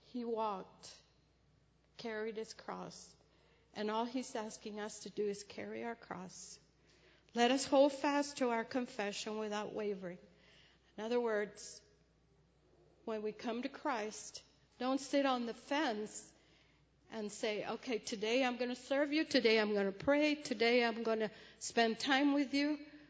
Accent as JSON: {"language": "English", "town": "Brownsville", "region": "Texas", "country": "United States", "tie": "born or raised there", "said": "I was raised in Brownsville, Texas, right close to the Gulf Coast."}